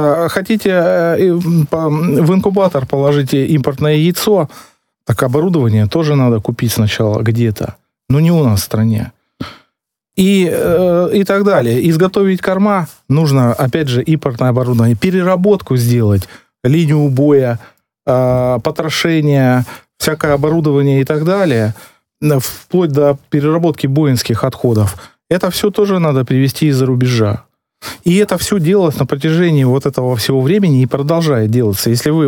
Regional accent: Tula, Tula Oblast, Russia; Вот я из Тулы, знаете, у нас есть памятник левше, то есть человек, который когда-то подковал блоху.

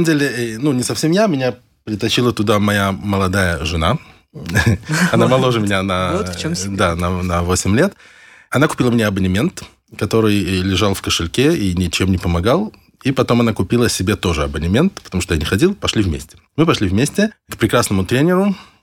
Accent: Mogilev, Mogilev Region, Belarus; Я родился в Советском Союзе. И вот первая качалка в Могилеве у нас в городе открылась в каком-то подвальном помещении в институте.

